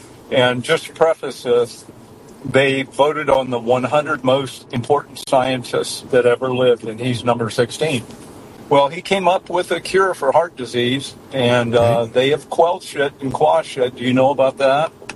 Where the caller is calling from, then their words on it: Nebraska, United States; Hey, Dave. It's in Nebraska. How you doing?